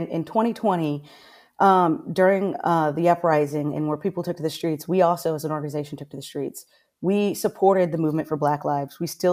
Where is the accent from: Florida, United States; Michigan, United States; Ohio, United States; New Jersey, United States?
Florida, United States; Orlando; I'm originally from Orlando, and I worked for Orange County Fire